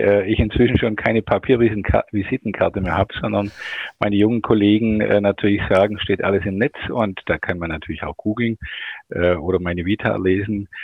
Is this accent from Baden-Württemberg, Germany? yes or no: yes; Baden-Württemberg, Germany; Ich bin Oberschwabe, kann das auch nicht verleugnen, will es auch nicht verleugnen. Habe hier ganz ordentlich meine Banklehre gemacht in Oberschwaben und bin dann zum Studieren nach Würzburg